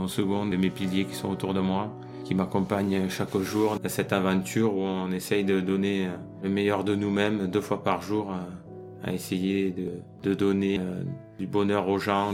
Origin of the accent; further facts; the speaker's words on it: Occitanie, France; je suis natif à côté de Narbonne.